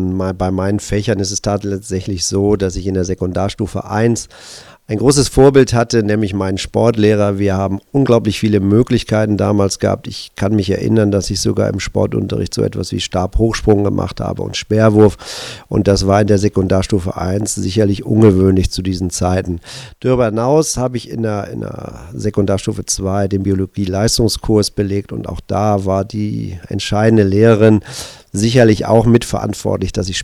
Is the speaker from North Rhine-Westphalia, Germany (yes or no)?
no; Hamburg, Germany; ich bin aus Hamburg